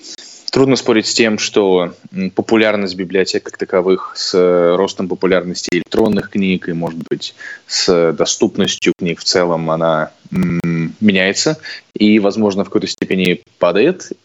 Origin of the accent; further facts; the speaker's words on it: Bryansk, Bryansk Oblast, Russia; Я сам из Брянска